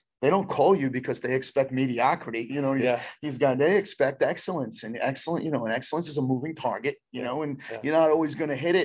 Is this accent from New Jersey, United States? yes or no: yes; New Jersey, United States; I'm from Hudson County, man.